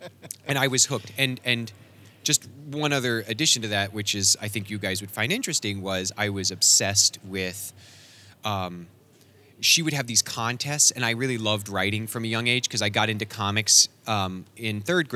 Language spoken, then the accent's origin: English; Kansas City, Missouri, United States; I'm going to actually get to go back to my hometown and get to buy my comic off the shelf of my hometown shop